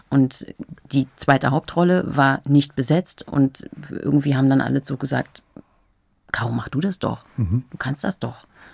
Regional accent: Dresden, Saxony, Germany; Ich stamme aus Dresden

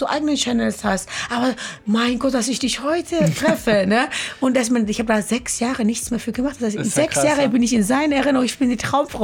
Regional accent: Switzerland; Und ich komme aus der Schweiz, war nur in Berlin jetzt übers Wochenende.

